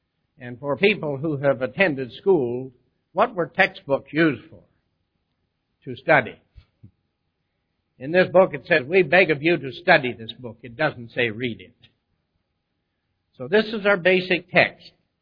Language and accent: English; Vancouver, British Columbia, Canada; I said, I'm from Vancouver, British Columbia.